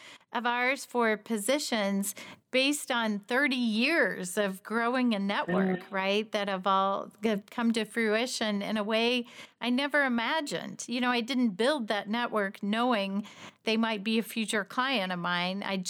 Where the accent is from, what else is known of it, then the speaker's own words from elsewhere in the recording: Indiana, United States; Not just saying I'm from Lagodi, Indiana, but sharing something the next step. I have a high school reunion. I just met up with some friends from my hometown.